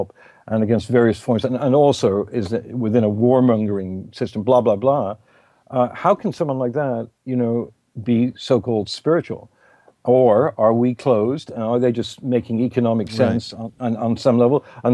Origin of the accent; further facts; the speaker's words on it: New York, United States; I'm not. I'm a New Yorker, which I'm proud of.